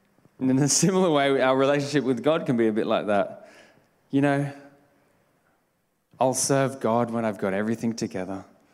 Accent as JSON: {"language": "English", "town": "Mundaring", "region": "Western Australia", "country": "Australia", "tie": "born or raised there", "said": "because I grew up in Western Australia, in Mundaring, it was like a very hilly area."}